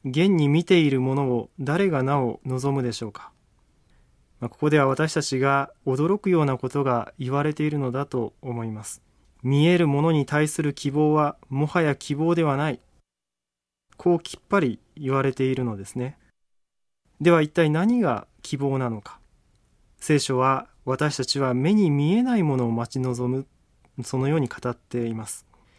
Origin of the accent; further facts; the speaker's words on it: Kumamoto, Japan; 私はもともと熊本で生まれ育ちました。